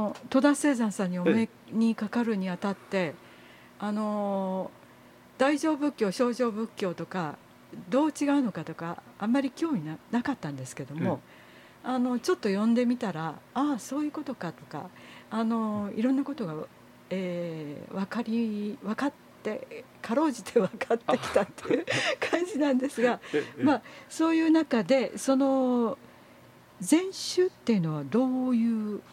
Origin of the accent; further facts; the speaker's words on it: Gifu, Japan; born there; 私、岐阜で生まれました。